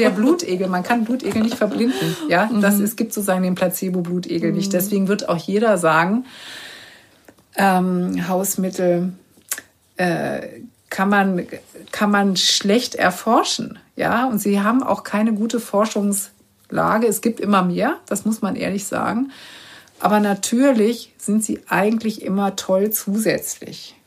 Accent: Berlin, Germany; ich komme ja nur aus Berlin

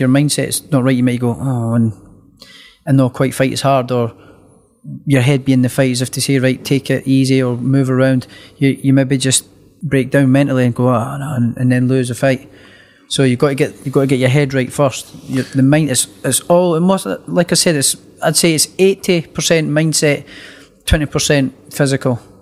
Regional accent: Scotland, United Kingdom; And me being Scottish and I hate the rain.

